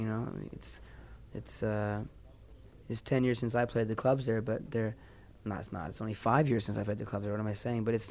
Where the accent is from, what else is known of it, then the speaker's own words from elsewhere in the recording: Canada; but in fact I'm Canadian.